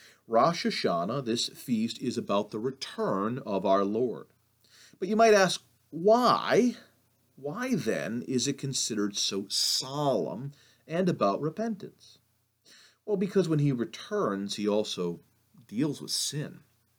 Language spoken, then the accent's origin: English; Cranston, Rhode Island, United States; when I was growing up in Cranston, most every school-aged child would get this Jewish holiday off from school.